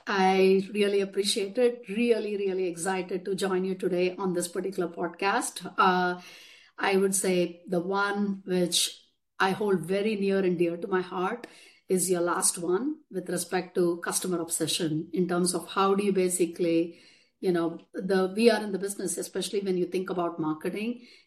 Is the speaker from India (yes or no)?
yes; India; moved away as an adult; now in United States; I went along to get a bachelor's degree in computer science engineering growing up in India. Then I came into the United States in 1992.